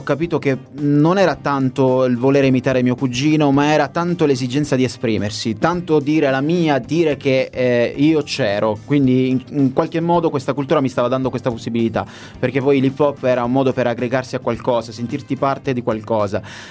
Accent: Paternò, Sicily, Italy; era una denuncia verso l'amministrazione del mio paese, tipo di Paternò

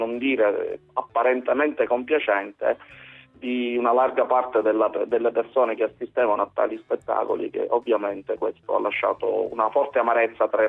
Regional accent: Palermo, Sicily, Italy; siamo comunque tutti figli di questa città, quindi ti parlo da palermitano, sì, da padre, oltre che da poliziotto

